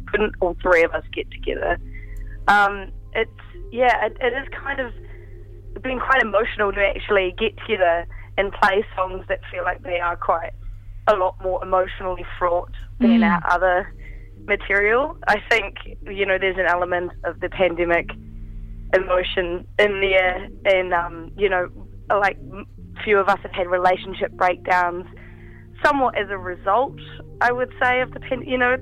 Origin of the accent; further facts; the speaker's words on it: Christchurch, Canterbury, New Zealand; in Christchurch, my hometown, this week